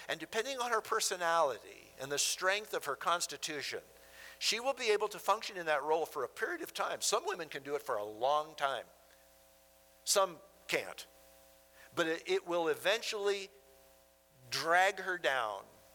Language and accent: English; Minnesota, United States; You know, Sue and I were born and raised in Minnesota, and we saw and were in a lot of tornadoes in our days because Minnesota's at the top of Tornado Alley.